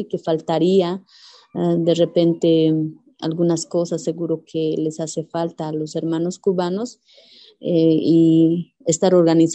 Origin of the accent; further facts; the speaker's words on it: Bolivia; todo el apoyo que hemos recibido también como bolivianas y como bolivianos